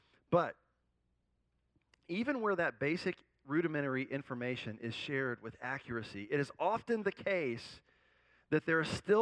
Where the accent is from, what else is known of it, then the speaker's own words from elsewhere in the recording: Louisiana, United States; I grew up in the Deep South, and I grew up in South Louisiana.